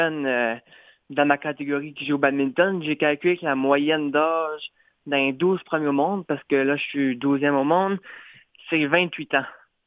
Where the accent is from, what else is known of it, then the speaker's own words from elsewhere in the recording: Quebec, Canada; par chez nous en Gaspésie